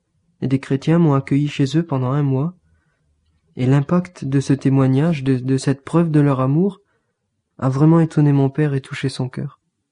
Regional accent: France; born there; Je suis né en France dans une famille émigrée d'Algérie, donc musulmane.

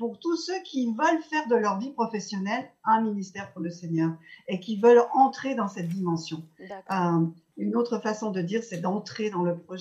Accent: France; je suis française

